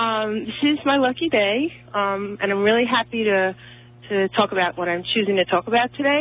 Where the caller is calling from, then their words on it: New York, United States; I'm calling from Suffolk County, Long Island.